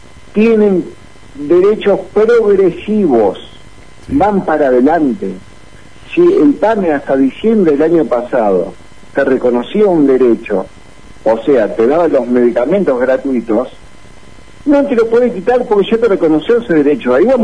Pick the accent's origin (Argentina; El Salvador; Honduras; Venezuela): Argentina; Concepción del Uruguay, Entre Ríos; Yo soy de Concepción del Uruguay, les cuento para los oyentes que no saben.